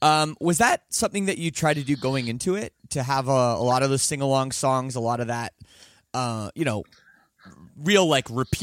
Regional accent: Canada; I'm from Canada.

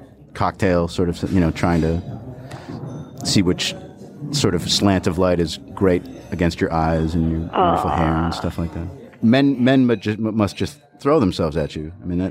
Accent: New England, United States; Oysters. I come from New England. Oysters. I could do that.

